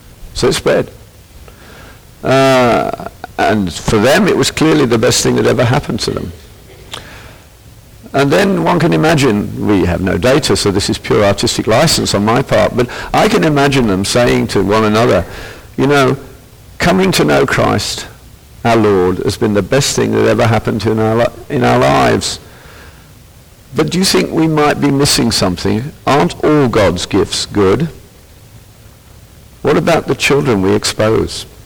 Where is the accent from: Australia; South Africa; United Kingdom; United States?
United Kingdom; Birmingham, West Midlands; And growing up in Birmingham, which was the industrial centre of Britain, was one of the two best schools in England, intellectually.